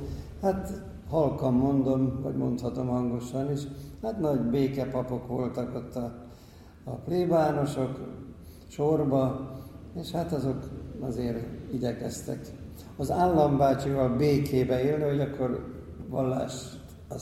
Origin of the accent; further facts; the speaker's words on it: Pest, Hungary; én meg a Gödöllői dombság nyúlványaiból származom